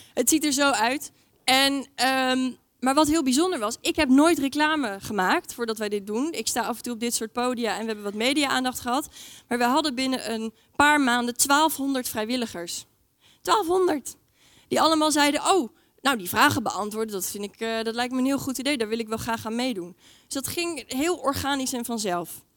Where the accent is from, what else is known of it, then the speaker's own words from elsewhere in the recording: Amsterdam, North Holland, Netherlands; Ik kom zelf uit Amsterdam, daar woon ik.